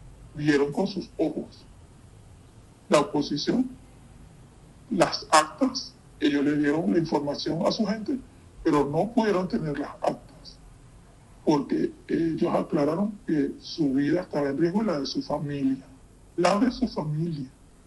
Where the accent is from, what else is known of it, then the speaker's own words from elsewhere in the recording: Venezuela; todos nos llamamos en todos los estados, como todo venezolano, tiene familia en cada estado